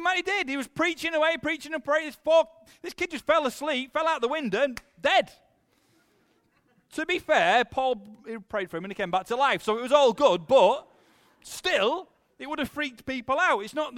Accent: Yorkshire and the Humber, United Kingdom; I'm a Yorkshireman. I'm a Northerner, which coming down south is always interesting for me because everybody accuses me of sounding like Peter Kay.

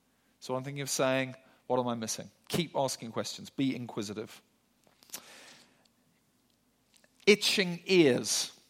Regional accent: Zimbabwe; So I grew up in Zimbabwe just at the time when Zim were brilliant at cricket.

